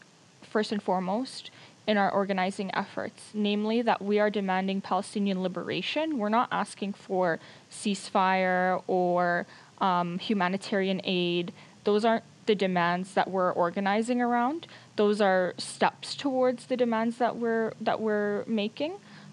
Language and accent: English; Edmonton, Alberta, Canada; I'm from the Edmonton area.